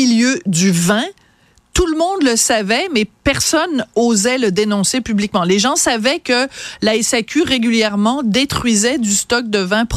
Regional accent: Nouvelle-Aquitaine, France; accent: Bordeaux; c'est mon petit accent bordelais qui remonte à la surface

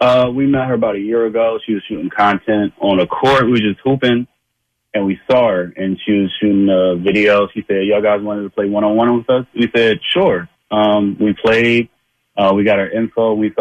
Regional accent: Philadelphia, Pennsylvania, United States; I'm from North Philly.

